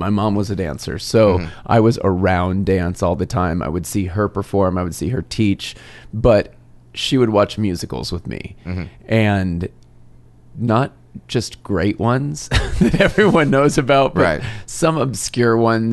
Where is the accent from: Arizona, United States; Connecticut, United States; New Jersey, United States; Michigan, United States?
Arizona, United States; This was in Arizona. This is my hometown. I tried to hone my craft before I said I am a choreographer, I am a teacher. I wanted to do it within my own hometown studio.